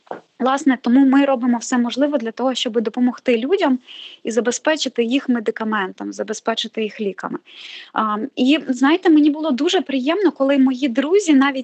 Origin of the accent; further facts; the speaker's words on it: Kherson Oblast, Ukraine; я родом з Херсонської області, моя родина, моя мама, моя бабуся не залишились на Херсонщині